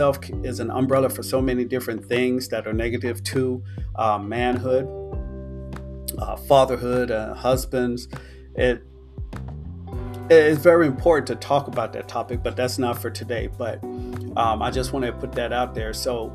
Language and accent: English; Baytown, Texas, United States; I remember when I was growing up in Baytown, Texas, I always saw, just like today, it hasn't changed, the industry of garbage trucks.